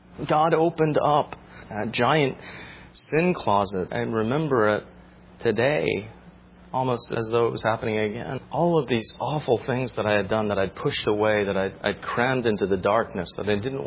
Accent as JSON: {"language": "English", "town": "Short Hills", "region": "New Jersey", "country": "United States", "tie": "born or raised there", "said": "or where I grew up in Short Hills, New Jersey."}